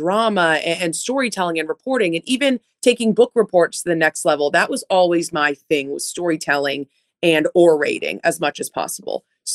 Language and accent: English; Boston, Massachusetts, United States; I was raised in Metro Boston on the Marathon Line.